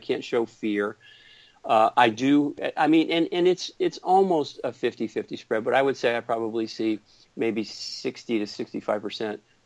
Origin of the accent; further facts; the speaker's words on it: New England, United States; now in California, United States; I grew up on the East Coast of New England, you know, which is much more provincial than many parts of the country.